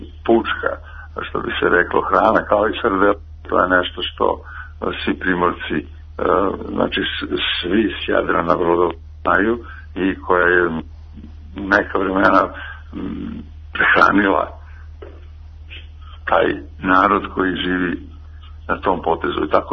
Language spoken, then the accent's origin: Serbian; Budva, Budva Municipality, Montenegro; To je uvijek kod nas u Budvi u prve subote u oktobru